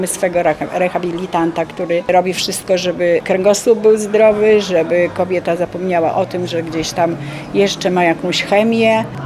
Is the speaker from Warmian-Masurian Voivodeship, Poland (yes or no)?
yes; Ełk, Warmian-Masurian Voivodeship, Poland; no to muszę ten Ełk jakoś zapromować, żeby każdy wiedział, że my jesteśmy z Ełku